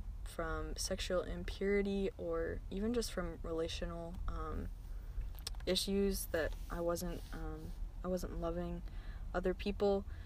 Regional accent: East Coast, United States; Being an American, being from the East Coast, I am probably your average blondie.

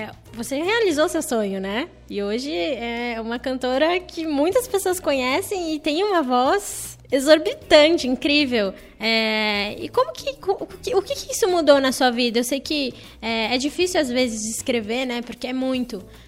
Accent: São Roque, São Paulo, Brazil; da antiga escola que eu estudei, em São Roque, que eu sou de São Roque

